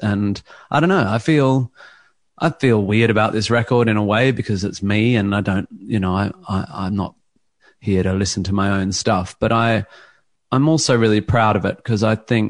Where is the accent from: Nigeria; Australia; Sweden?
Australia; Perth, Western Australia; I come from Perth in West Australia. There was like one pub that did stand-up, and it just wasn't my world.